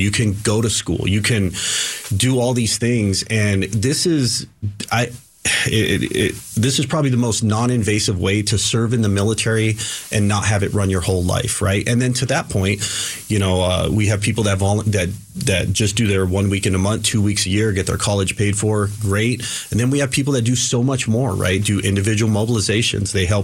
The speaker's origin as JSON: {"language": "English", "region": "Arizona", "country": "United States", "tie": "born or raised there", "also_born_or_lived": "Detroit", "said": "It is true. I was born in Detroit, but I've grown up in Arizona. I graduated from Ironwood High School"}